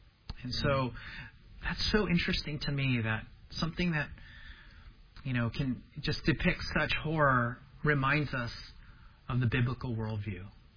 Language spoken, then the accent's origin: English; Hacienda Heights, California, United States; when I tell people that I grew up in Hacienda Heights, you know, and they're from New York City, and they have no idea where Hacienda Heights is. So I just tell them L.A.